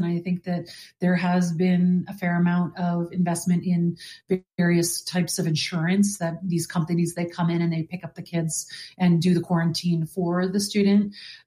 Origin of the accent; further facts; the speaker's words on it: Connecticut, United States; And now I'm back home in a lot of ways because I'm actually born and raised in Connecticut.